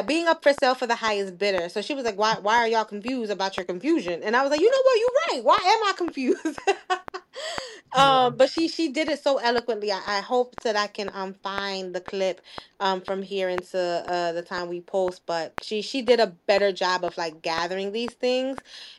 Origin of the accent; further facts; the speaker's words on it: Camden, New Jersey, United States; I'm from Camden, and I know better than to go into certain areas, even though I am from South Camden.